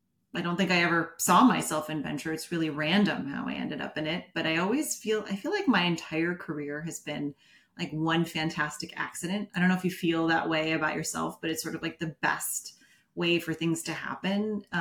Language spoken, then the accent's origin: English; San Jose, California, United States; So I grew up in San Jose, California. So I grew up in the Bay Area. My parents are from a very rural town outside of Guadalajara.